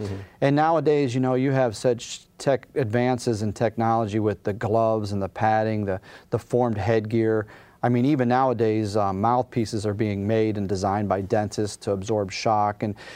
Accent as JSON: {"language": "English", "town": "Pittsburgh", "region": "Pennsylvania", "country": "United States", "tie": "born or raised there", "said": "you know, I grew up in Pittsburgh, and, you know, it's kind of a rough neighborhood"}